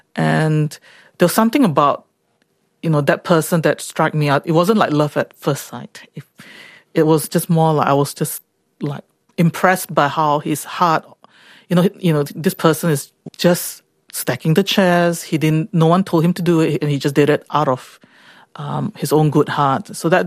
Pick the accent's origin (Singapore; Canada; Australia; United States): Singapore; Church is something that I grew up in Singapore.